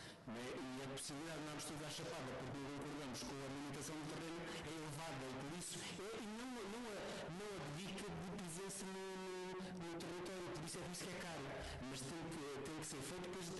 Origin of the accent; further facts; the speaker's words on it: Beja, Portugal; Eu sou de uma região, do distrito de Beja